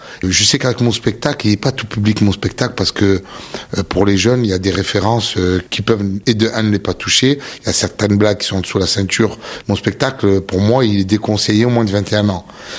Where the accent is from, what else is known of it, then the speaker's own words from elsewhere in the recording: England, United Kingdom; Si on sort de France, moi je viens d'Angleterre